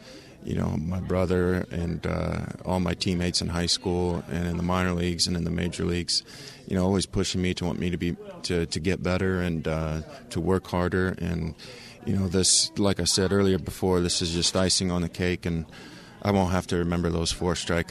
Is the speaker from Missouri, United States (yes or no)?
yes; Westphalia, Missouri, United States; being a kid growing up in Westphalia, you know, a town of 200 people